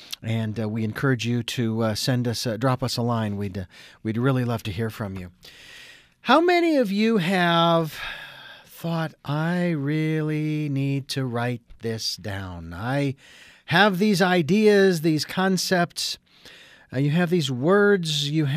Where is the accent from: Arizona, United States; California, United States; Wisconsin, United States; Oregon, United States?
Arizona, United States; Phoenix; moved away; been living in Santa Barbara for nearly 10 years, 9.5 years. Have only been back to Phoenix once to visit my parents. Phoenix being my hometown